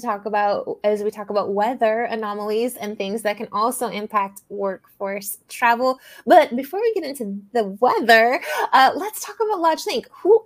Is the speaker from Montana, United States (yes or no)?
yes; Montana, United States; particularly kind of growing up in Montana myself with a father who worked remotely in that workforce with a natural gas company.